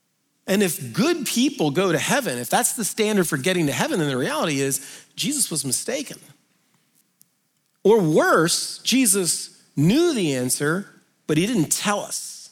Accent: United States; And I'm an American, so I have no idea how far that is.

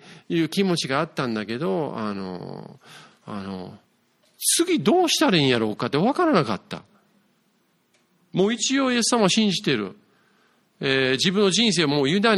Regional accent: Yokohama, Kanagawa, Japan; moved away as an adult; also born or lived in United States; 横浜育ちなので、横浜にいたんですけれども、

